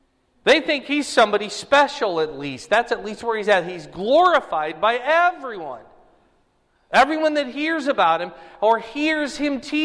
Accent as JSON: {"language": "English", "town": "Fort Dodge", "region": "Iowa", "country": "United States", "tie": "born or raised there", "also_born_or_lived": "Cedar Rapids", "lives_now": "Des Moines, United States", "said": "have to pick a hometown, it would either be Cedar Rapids. That's where I graduated high school, or I grew up in Fort Dodge. But now my hometown, you know, obviously Des Moines."}